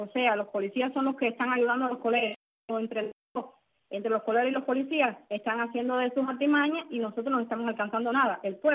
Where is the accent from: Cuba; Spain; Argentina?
Cuba; yo soy una cubana de a pie.